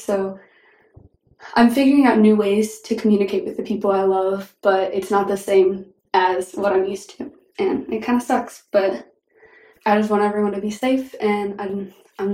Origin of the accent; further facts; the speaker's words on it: Arkansas, United States; I am 16, and I am from Northwest Arkansas.